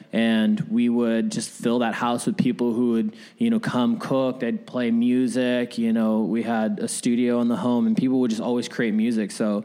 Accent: Arizona, United States; also born or lived in Vallejo, California; So I was born in Vallejo, California, okay. Which is Northern California. But at a young age, my mom and my father moved into my grandfather's house in mm-hmm. Arizona. So I was really raised.

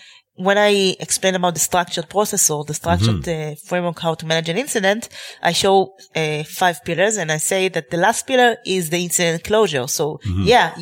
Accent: Israel; English is a second language; I do know, I'm from Israel

